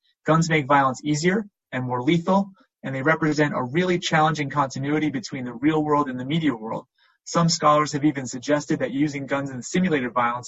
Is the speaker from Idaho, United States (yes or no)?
no; New Jersey, United States; also born or lived in New England, United States / Midwest, United States; I was born and raised in New Jersey. I've lived in New England. I lived in the Midwest, but I'm back in New Jersey now.